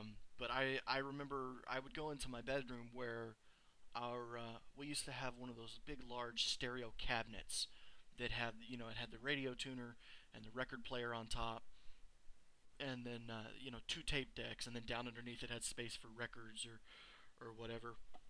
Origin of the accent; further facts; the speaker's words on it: Texas, United States; You know, well, I'm from Texas, clearly I must be a conservative